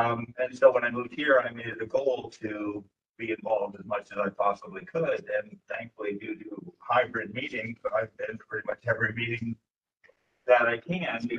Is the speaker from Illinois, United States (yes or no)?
yes; Illinois, United States; also born or lived in Los Angeles; now in Westland, United States; I moved to Westland about a year and a half ago. I'm originally from Illinois. I grew up in a small town right about the same size as Westland, and spent the last 35 years in Los Angeles